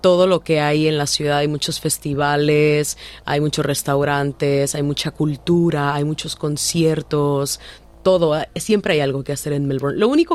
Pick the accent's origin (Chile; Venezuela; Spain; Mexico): Mexico; hay muchos elementos que a mí como mexicana me hacen sentir muy orgullosa